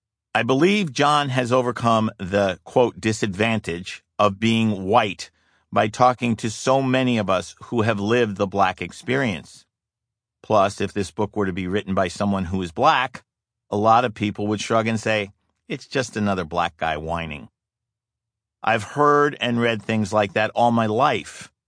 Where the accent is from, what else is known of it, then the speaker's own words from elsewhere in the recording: Zachary, Louisiana, United States; In a sense, I was protected from racism as a boy growing up in Zachary, Louisiana, for a long time, because I grew up in a segregated world.